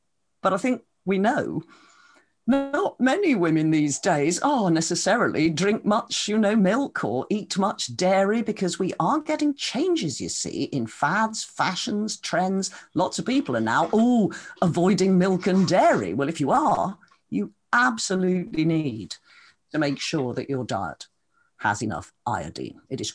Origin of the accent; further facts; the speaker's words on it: East Midlands, United Kingdom; I grew up in Derbyshire